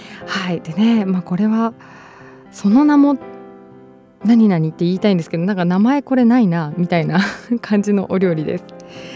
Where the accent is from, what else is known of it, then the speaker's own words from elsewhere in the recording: Shizuoka, Japan; 地元静岡県にある